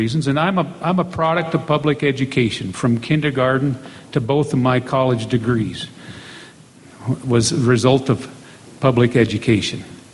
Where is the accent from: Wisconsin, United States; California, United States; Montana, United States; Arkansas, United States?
Montana, United States; Proctor; I'm a surveyor from Proctor, which is in North Lake County.